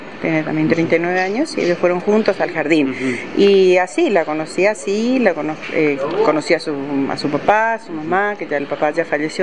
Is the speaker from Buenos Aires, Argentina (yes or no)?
no; Puerto Iguazú, Misiones, Argentina; Ahí en Barrio Malvinas, estamos en el mismo barrio. Así que la conozco así, de Iguazú, digamos que somos de Iguazú.